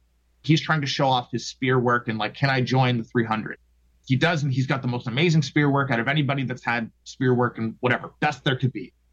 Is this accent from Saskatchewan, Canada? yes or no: no; Oakville, Ontario, Canada; I grew up in Oakville, so Southern Ontario, the hardcore scene, things like that.